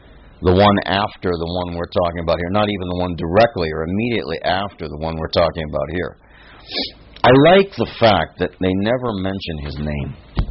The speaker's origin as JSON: {"language": "English", "country": "United States", "said": "I'm American. The scripture doesn't even talk about it."}